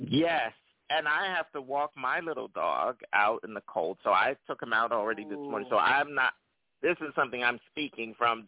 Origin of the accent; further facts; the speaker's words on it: Philadelphia, Pennsylvania, United States; now in New York, United States; I am one of those transplanted New Yorkers. I come from Philly. But what I always tell folks, Philadelphia, and particularly in the part of Philly I grew up in, which was North Philadelphia, it looks a lot like Brooklyn.